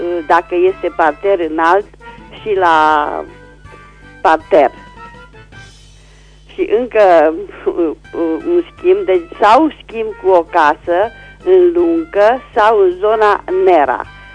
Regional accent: Reșița, Caraș-Severin, Romania; sunt din Reșița

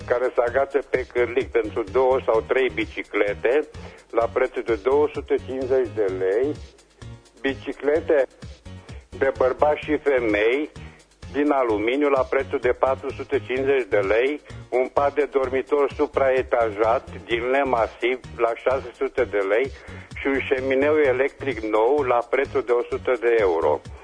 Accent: Reșița, Caraș-Severin, Romania; sunt din Resa

